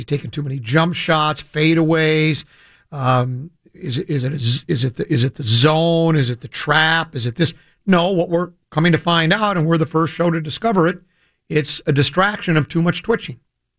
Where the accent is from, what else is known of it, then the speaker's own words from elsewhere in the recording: Detroit, Michigan, United States; born there; I was born in Detroit. I was a Tigers fan.